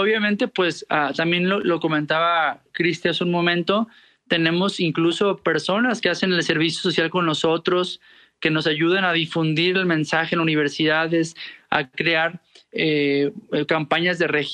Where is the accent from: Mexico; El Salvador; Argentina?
Mexico; Guadalajara, Jalisco; y como buen tapatío